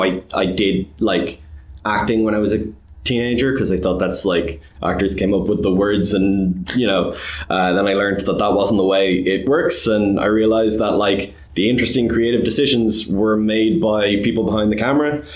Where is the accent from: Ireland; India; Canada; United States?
Ireland; Dublin, Leinster; I'm a filmmaker from Dublin, born and raised.